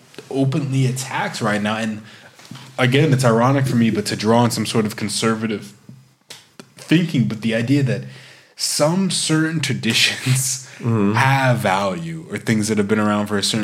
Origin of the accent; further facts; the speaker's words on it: United States; moved away; so I mean, as an American, I can definitely say, like, it's, it makes me more hesitant to go back home, for sure.